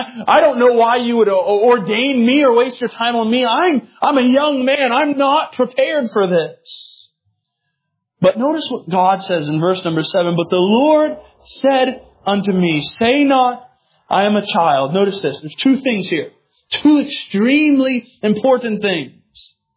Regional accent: United States; I'm an American, so I'm a mutt.

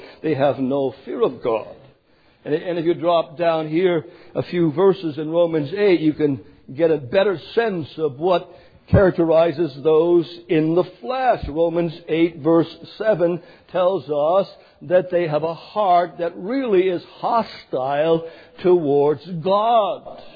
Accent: Canada; Not French and English, that's all I heard of growing up in Canada. There's the French and there's the English.

